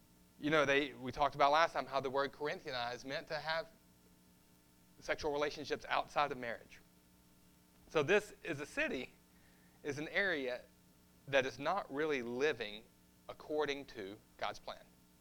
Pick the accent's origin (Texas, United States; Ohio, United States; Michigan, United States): Texas, United States; also born or lived in China; I'm part Texan, but also having spent so much time overseas, I'm definitely part Chinese. And sometimes, I think mostly I revert to my Texas roots.